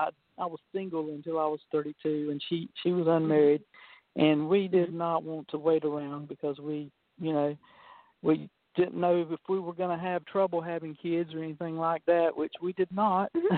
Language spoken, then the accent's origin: English; Georgia, United States; Okay. Well, I'm from Georgia, and that's where I'm living now. Grew up in Jeff Davis County, Georgia, which is named after the president of the Confederacy. So I tell people you can't get much more southern than that.